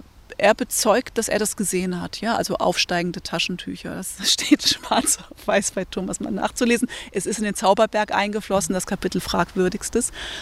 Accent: Mönchengladbach, North Rhine-Westphalia, Germany; Ich komme aus Mönchengladbach, aus einem Vorort. Ich kam aus einer westdeutschen katholischen Normalität.

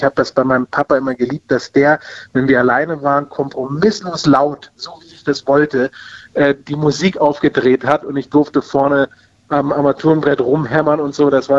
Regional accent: Berlin, Germany; weil als Berliner, wie ich eben einer war, aufgewachsen in Berlin, war ich immer mit den öffentlichen Verkehrsmitteln unterwegs.

